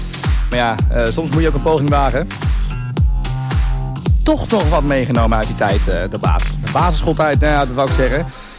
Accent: Rotterdam, South Holland, Netherlands; born there; Ik ben in Rotterdam geboren.

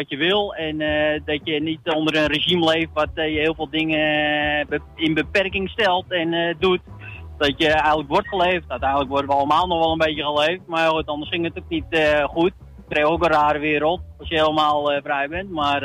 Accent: North Holland, Netherlands; Ik kom uit de Koksdorp vandaan.

